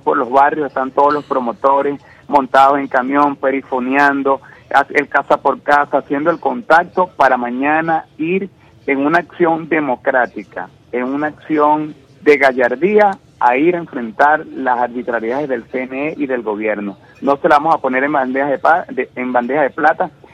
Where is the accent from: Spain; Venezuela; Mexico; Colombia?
Venezuela; la descomposición social que tenemos como venezolanos.